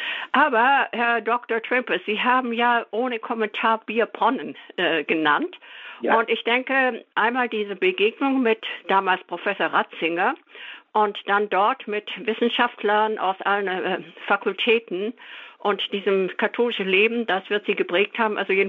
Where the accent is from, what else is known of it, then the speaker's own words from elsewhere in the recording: Baden-Württemberg, Germany; ich komme aus der Diözese Rottenburg